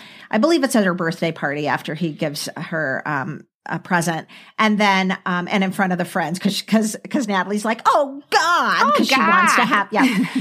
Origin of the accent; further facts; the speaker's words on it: Jackson, Wyoming, United States; I saw A Little Romance two more times before it ended its brief run at Teton Cinema there in my hometown of Jackson, Wyoming.